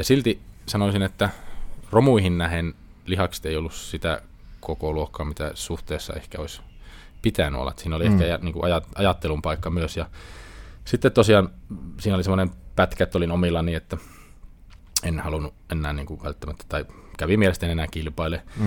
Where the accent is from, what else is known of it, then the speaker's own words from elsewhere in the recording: Kittilä, Lapland, Finland; now in Rovaniemi, Finland; silloin kun muutin Rovaniemelle Kittilästä